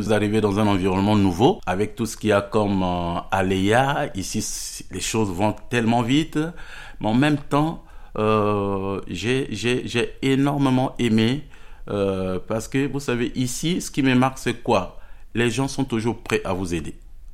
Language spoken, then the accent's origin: French; Republic of the Congo; Je viens du Congo-Brazzaville pour un séjour de recherche postdoctoral financé par le service protection de mission DEFAP.